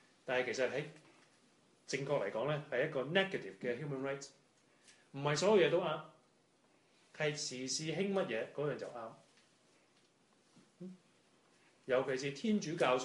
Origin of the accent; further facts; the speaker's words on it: Canada; 就係我哋加拿大人好最出名噶啦